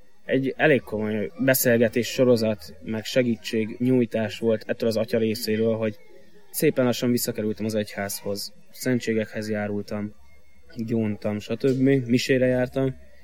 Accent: Soroksár, Budapest, Hungary; born there; 93-ban születtem Soroksáron. A családom alapvetően egy katolikus vallásos család, még most is.

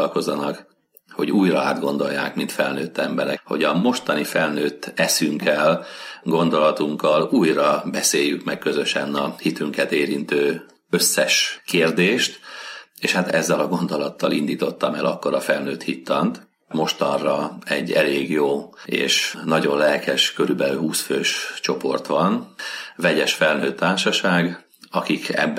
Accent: Szarvaskend, Vas, Hungary; Igen, én egy nagyon pici 200-300 fős vasmegyei faluban éltem, születtem, Szarvaskend a neve, és hát itt a faluban a hit az egy természetes talaj volt

